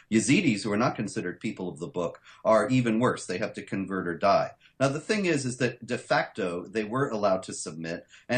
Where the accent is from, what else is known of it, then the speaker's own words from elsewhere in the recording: South Carolina, United States; born there; And I was born in South Carolina, and the state motto is Doom Spiro Sparo, while I breathe, I hope.